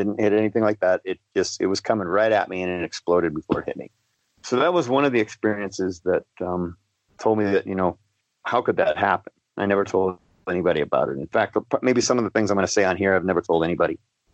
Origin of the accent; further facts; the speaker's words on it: Massachusetts, United States; And then as I grew up in Massachusetts, I had an experience.